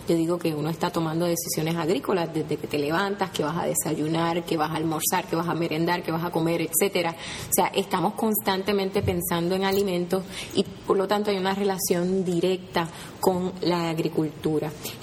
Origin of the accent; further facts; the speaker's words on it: Arecibo, north, Puerto Rico; yo vengo de Arecibo, ¿verdad?, en la zona norte de Puerto Rico, junto al Atillo, el sector lechero por excelencia del país.